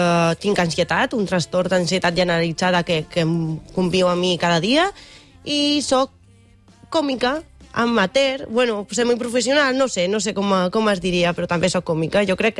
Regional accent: Murcia, Region of Murcia, Spain; Catalan is a second language; soc de Múrcia, bueno, però m'estic traient la suficiència i avui és un espai per practicar català

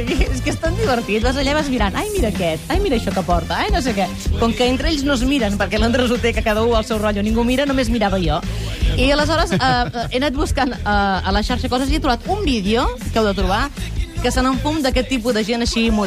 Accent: Catalonia, Spain; Així som els catalans.

